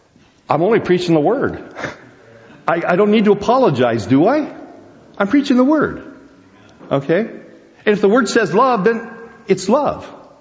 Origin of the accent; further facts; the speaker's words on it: United States; Especially as an American. Because Americans are so self-willed. We're so determined.